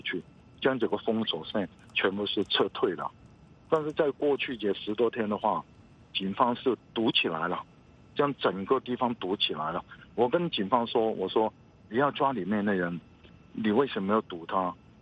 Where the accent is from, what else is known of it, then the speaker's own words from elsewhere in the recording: Hong Kong; 我赢了第一个感觉就是说我们香港人还是有希望，我们香港人还是没有放弃